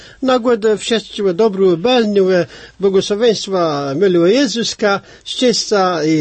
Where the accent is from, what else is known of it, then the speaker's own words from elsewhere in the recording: Pomeranian Voivodeship, Poland; accent: Kashubian; Ja gadam po kaszubsku tak, jak mnie gęba urosła, jak mama i tata mnie wychowali. I my doma wszyscy gadali.